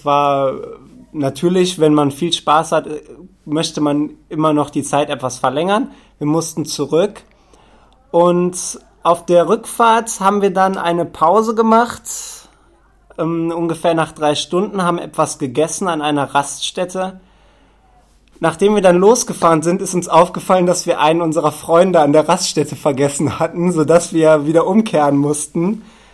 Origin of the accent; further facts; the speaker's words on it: Duisburg, North Rhine-Westphalia, Germany; ich komme aus Duisburg, das liegt im Westen von Deutschland, im Ruhrgebiet, im Bundesland Nordrhein-Westfalen.